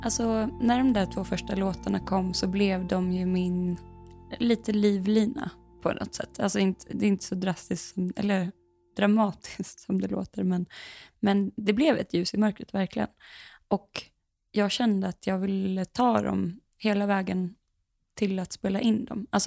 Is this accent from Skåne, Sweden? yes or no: no; Dalarna County, Sweden; Alltså sommaren 2016 så var jag hemma i Dalarna.